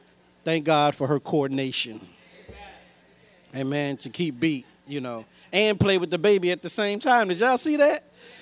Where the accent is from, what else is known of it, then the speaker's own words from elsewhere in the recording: East St. Louis, Illinois, United States; I remember growing up in East St. Louis, I wanted to play baseball like Kevin Riggs.